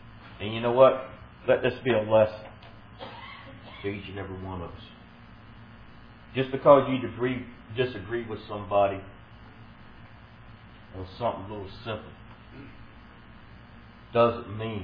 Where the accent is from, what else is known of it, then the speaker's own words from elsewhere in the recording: the South, United States; remember I'm from the South, and anything beyond three syllables or two syllables is hard for me, okay?